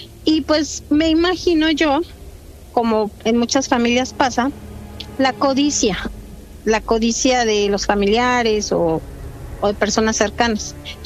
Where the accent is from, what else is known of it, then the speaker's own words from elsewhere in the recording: Mexico City, Mexico; moved away as an adult; now in Veracruz, Mexico; Yo soy de la Ciudad de México, pero me vine a vivir a Veracruz, y en el rancho de mi esposo, donde vivimos, hace como 11 años